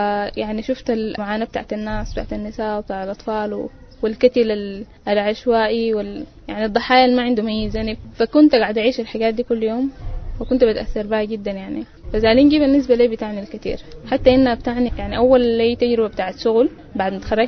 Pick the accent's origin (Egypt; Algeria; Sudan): Sudan; Khartoum; also born or lived in Zalingei; والدي من منطقة اسمها فنكرل في ضواحي زالينجي، والدتي من وادي صالح دريج، وأنا اتولدت وتربيت في الخرطوم، لكن في السنين الأخيرة دي استغرت في زالينجي لفترة كويسة.